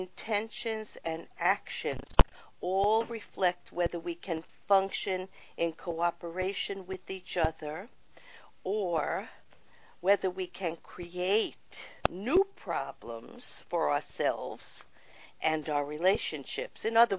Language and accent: English; Brooklyn, New York, United States; I have. I grew up in Brooklyn also.